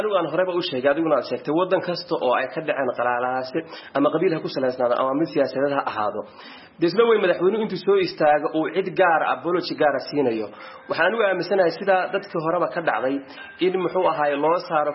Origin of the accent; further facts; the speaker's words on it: Somalia; anigu shakhsi ahaan waxaan ka soo jeeday gobollada waqooyi ee Soomaaliya